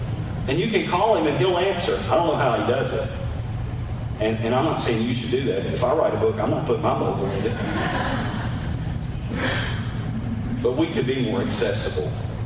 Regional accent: North Carolina, United States; I'm from North Carolina. I'm Southern. Every time I go somewhere up north and I say North Carolina, they say, North Carolina? I say, well, I'm from there.

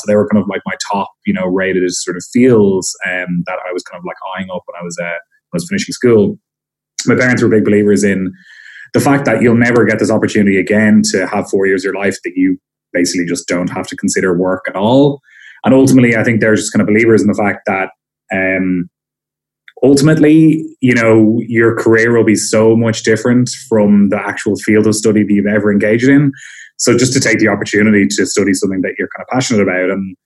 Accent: Dublin, Leinster, Ireland; I'm from Dublin, so I've lived here all my life. Don't see myself moving anytime soon, so very blessed to have lived very, very close to where I grew up as well.

